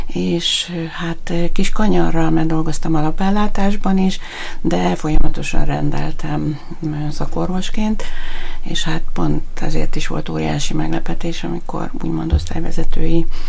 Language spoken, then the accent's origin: Hungarian; Borsod-Abaúj-Zemplén, Hungary; amikor ide kerültem a Miskolcra, hiszen én itt születtem, zempléni vagyok